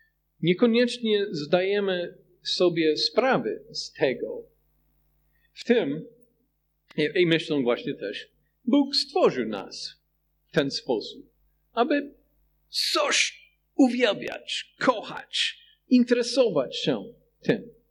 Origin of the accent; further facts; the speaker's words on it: United States; Polish is a second language; now in Poland; Właśnie w Stanach Zjednoczonych, skąd pochodzę, zawsze było widać